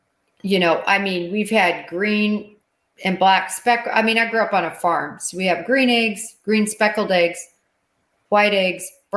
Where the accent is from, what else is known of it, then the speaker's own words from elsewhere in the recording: United States; But I'm from Nebraska, Kansas, so that's just one of, I think, our